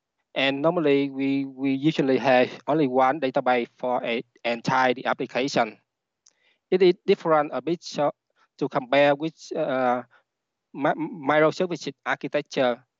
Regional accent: Vietnam; English is a second language; My name is … I'm from Vietnam.

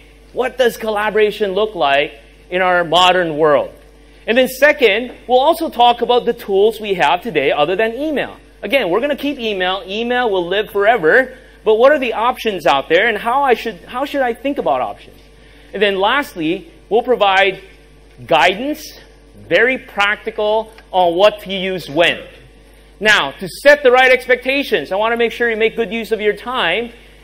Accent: Washington, District of Columbia, United States; now in Australia; I'm originally from Washington, D.C.

